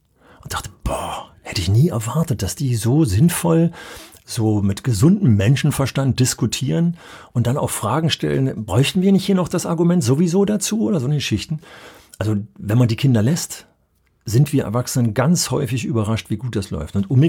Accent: Berlin, Germany; Ich weiß noch ganz genau, dass ich als Berliner an die Nordsee kam

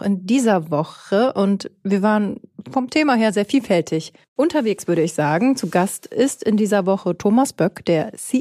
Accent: North Rhine-Westphalia, Germany; ich komme aus Ostwestfalen

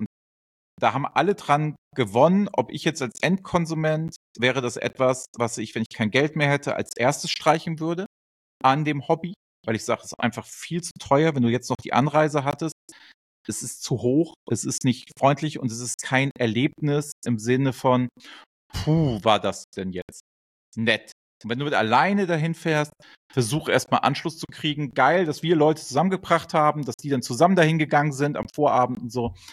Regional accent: Hamburg, Germany

